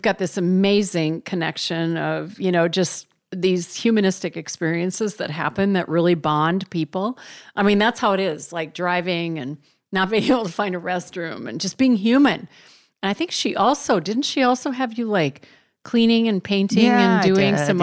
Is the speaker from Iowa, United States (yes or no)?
no; North Dakota, United States; And so when I'm from North Dakota, I would always say I'm putting gas on the car. Because my dad would always say on.